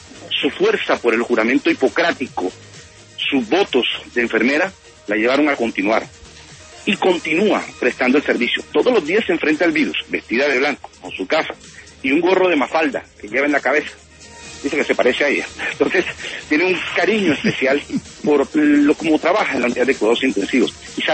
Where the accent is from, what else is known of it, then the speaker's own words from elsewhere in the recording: Barranquilla, Atlántico, Colombia; en mi tierra, en Barranquilla